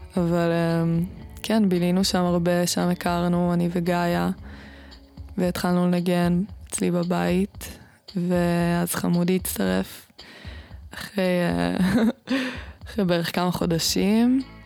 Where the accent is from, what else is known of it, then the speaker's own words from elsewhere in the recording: Northern District, Israel; ואני גדלתי בקיבוץ ליד בית שען